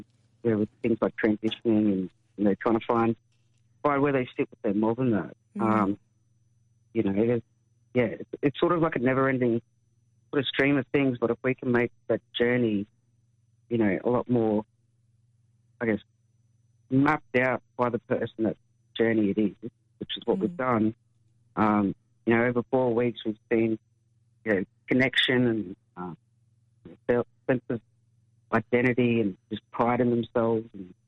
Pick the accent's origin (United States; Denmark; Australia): Australia; Mount Isa, Queensland; I'm from Mount Isa Palm Island Way, Balcarine and Bulgerman, and I'm currently living on Bundjalung Country.